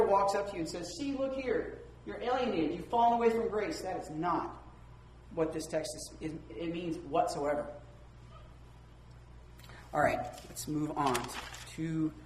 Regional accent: Virginia, United States; I'm from the South too. I'm from Virginia. And they talk back to us in the South.

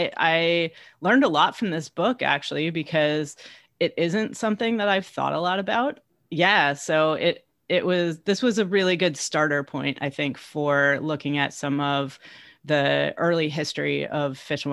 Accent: Michigan, United States; I grew up in Michigan, and so near the Great Lakes

